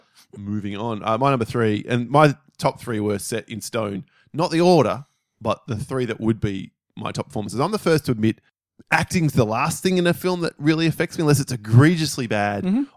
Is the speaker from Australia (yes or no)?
yes; Australia; I'm from Australia.